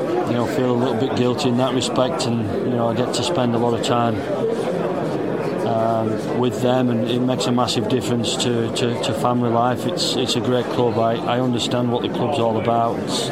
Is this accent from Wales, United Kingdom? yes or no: no; Wakefield, Yorkshire and the Humber, United Kingdom; They've given me an opportunity here to work at my hometown club, and I'm loving every minute of it.